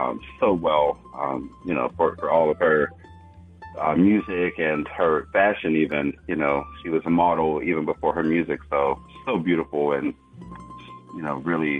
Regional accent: Pittsburgh, Pennsylvania, United States; although I grew up in Glen Hazel from the early 1980s.

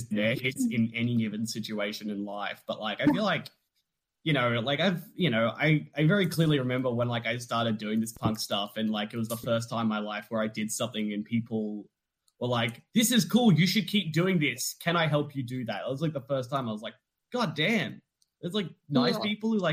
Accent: Melbourne, Victoria, Australia; I'm from Melbourne

